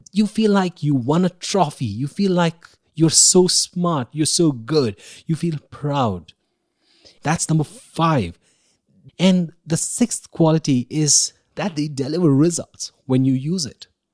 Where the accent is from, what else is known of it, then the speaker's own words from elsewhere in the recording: India; Growing up in India, I always had uncles and aunts visiting from the States.